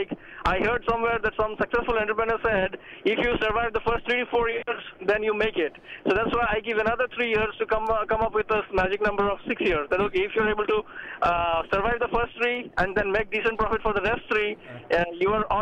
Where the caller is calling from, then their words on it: Sunnyvale, California, United States; I'm calling from Sunnyvale.